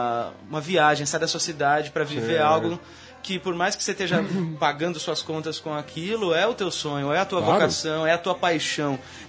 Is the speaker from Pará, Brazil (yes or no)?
no; Cuiabá, Mato Grosso, Brazil; E a gente é de Cuiabá, que é um público muito aberto.